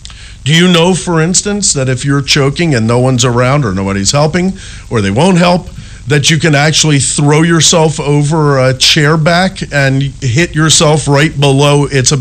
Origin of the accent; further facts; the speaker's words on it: Cherry Hill, New Jersey, United States; someone in high school who lived in a very high dollar neighborhood across the street from the one I grew up in Cherry Hill